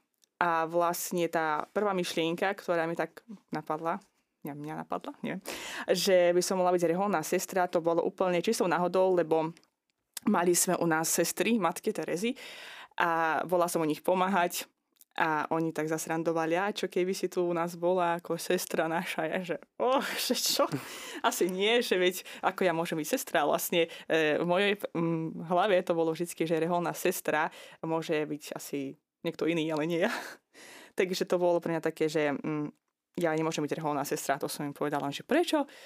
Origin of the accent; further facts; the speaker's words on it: Azerbaijan; keďže som nevyrastala na Slovensku, ale vyrastala som v ďalekom Azerbajdžane, v krajine, kde ani nie je úplne, že kresťanstvo také bežné